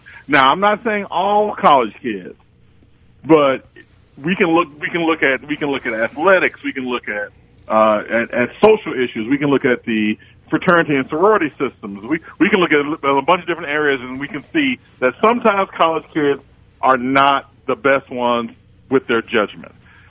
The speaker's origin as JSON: {"language": "English", "region": "the South", "country": "United States", "said": "I am from the South."}